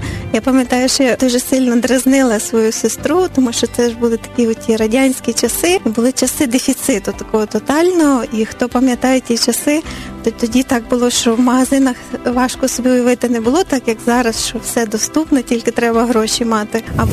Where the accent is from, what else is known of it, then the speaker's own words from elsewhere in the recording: Galicia, Ukraine; now in Kyiv, Ukraine; Родом з Галичини. В цьому році вже 20 років у Києві.